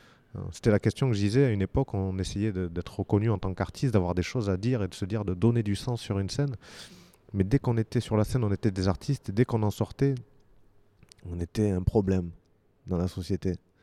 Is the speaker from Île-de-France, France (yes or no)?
no; Talence, Nouvelle-Aquitaine, France; Mais non, je suis né à Talence, à côté de Bordeaux. Je suis un Bordelais. J'ai jamais voulu partir de ma région.